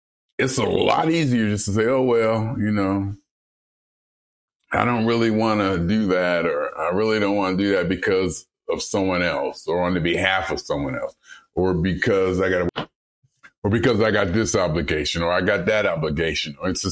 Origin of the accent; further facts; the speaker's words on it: Youngstown, Ohio, United States; moved away; I knew from an early age I was gone from Youngstown. I knew at an early age I wanted more and I needed to get out of there.